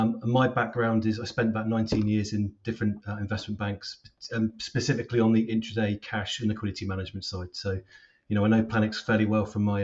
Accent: Bournemouth, South West England, United Kingdom; Going back in time, I grew up in Bournemouth, but supported Aston Villa.

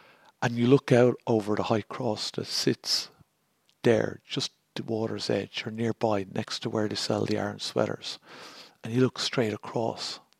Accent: Dublin, Leinster, Ireland; accent: Dublin; being that my accent is of Dublin and Ireland

